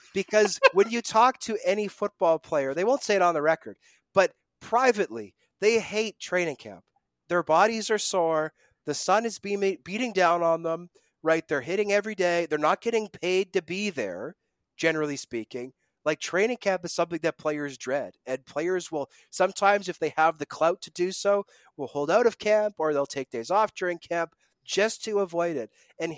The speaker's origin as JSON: {"language": "English", "town": "Winnipeg", "region": "Manitoba", "country": "Canada", "tie": "born or raised there", "said": "and I grew up in Winnipeg"}